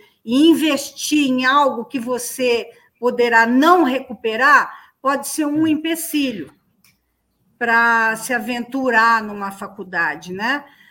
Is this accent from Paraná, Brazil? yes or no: no; Ribeirão Preto, São Paulo, Brazil; also born or lived in Campinas; Eu venho de cidade mais de interior, porque aqui eu venho de Ribeirão Preto